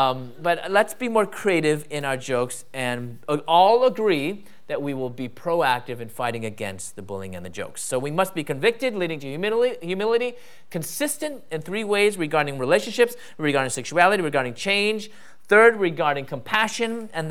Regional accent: Midwest, United States; I wasn't raised in the Bay Area where, you know, Asians were taking over, the Asian invasion. I was raised in the Midwest where, you know, I guess, you know, we just got lost on our way to the West Coast.

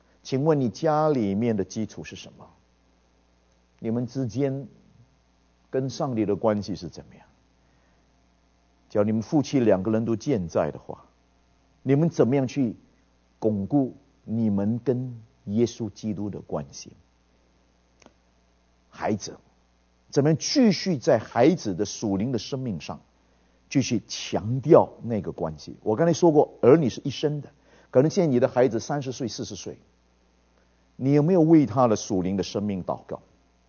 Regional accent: China; 产业这个字呢，我觉得我们中国人抓得不够稳。

